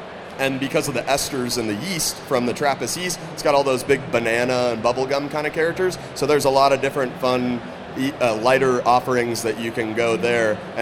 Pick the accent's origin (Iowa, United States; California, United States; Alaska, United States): California, United States; San Diego; I grew up in San Diego, so I like spicy stuff. You know, we grew up close to Mexico.